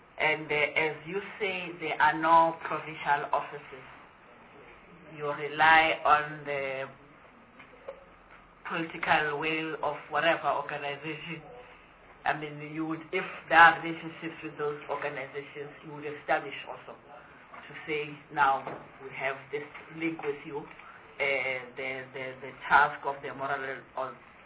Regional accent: Gauteng, South Africa; I also look, I'm coming from Gauteng. And everybody, anywhere from the Horn of Africa to South Africa, come to Gauteng.

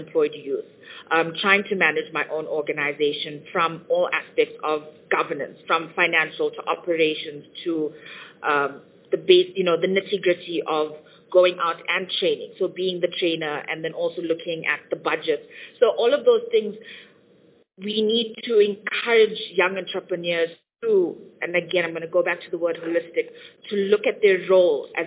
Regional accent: South Africa; I'm South African. I would introduce myself as South African.

